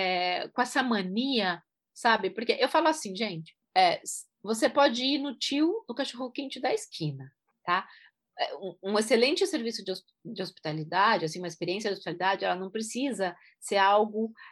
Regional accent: Brazil; Aliás, eu também sou brasileira.

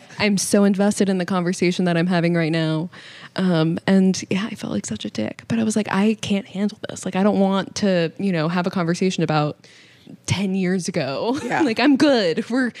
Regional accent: Austin, Texas, United States; living in Austin, like being born and raised in Austin, I left for a while and coming back

